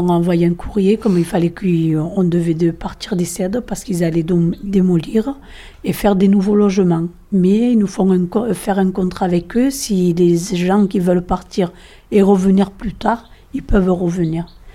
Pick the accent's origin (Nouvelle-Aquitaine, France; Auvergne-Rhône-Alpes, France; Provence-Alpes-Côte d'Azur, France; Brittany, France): Provence-Alpes-Côte d'Azur, France; Marseille; On est nés là, on n'est pas vraiment des, comment on dit, des voyageurs. On a vécu toute la vie ici sur Marseille, quoi. On est Marseillais et fiers de l'être.